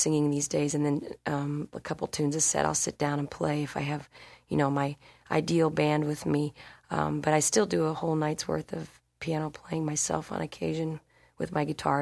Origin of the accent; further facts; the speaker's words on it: Omaha, Nebraska, United States; also born or lived in Berkeley, California / Minneapolis; now in Kansas City, United States; I live in Kansas City, Missouri, for the time being, and make a base there. And I grew up in Omaha, Nebraska, and also spent some time in Berkeley, California in high school.